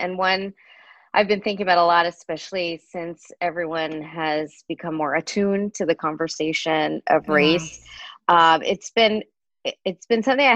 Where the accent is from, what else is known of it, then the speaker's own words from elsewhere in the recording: Brooklyn, New York, United States; I am Sri Lankan American. I was born in Brooklyn, but raised in America my whole life. My parents came over from Sri Lanka when they were in their 20s.